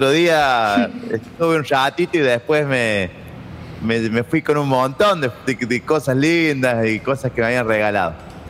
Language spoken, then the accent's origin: Spanish; Córdoba, Argentina; now in Buenos Aires, Argentina; Aparte, a mí me gusta porque acá en Buenos Aires te dicen que sos cordobés nomás, pero en Córdoba me dicen que soy de transerrano.